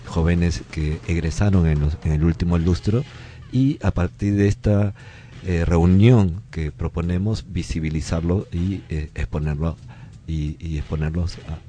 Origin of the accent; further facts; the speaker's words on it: Peru; los hace particulares a nosotros como peruanos